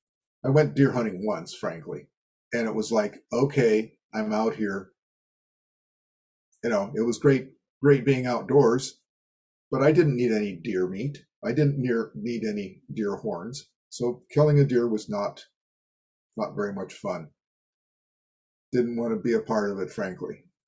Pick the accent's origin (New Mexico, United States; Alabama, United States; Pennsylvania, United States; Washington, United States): Washington, United States; Seattle; And that's what I was educated with and learned to deal with growing up in Seattle, was this feeling of constant threat from overseas.